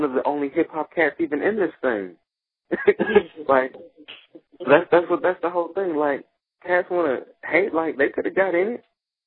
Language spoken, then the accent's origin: English; St. Louis, Missouri, United States; he's from St. Louis, I'm from St. Louis, he's supporting